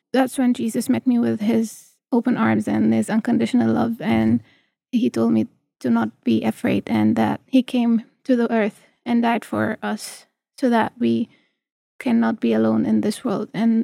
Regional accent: Egypt; Egypt and the poor areas there. So I grew up seeing how God is really at work in so many places in my home country.

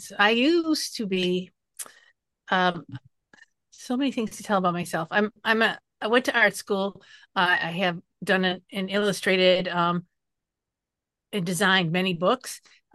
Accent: Detroit, Michigan, United States; now in Texas, United States; I grew up in Detroit, Michigan. Okay. So I'm a transplanted Midwesterner.

